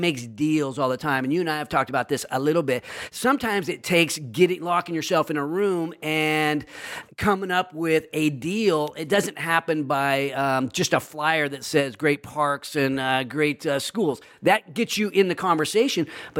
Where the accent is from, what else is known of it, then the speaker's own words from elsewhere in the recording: Roseville, California, United States; And I grew up in Roseville. So in many ways, I consider Sacramento my hometown, but specifically Roseville.